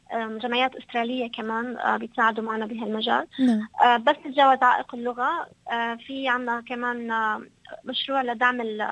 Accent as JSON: {"language": "Arabic", "country": "Syria", "said": "يعني نحن كسوريين بنحب بعض كتير"}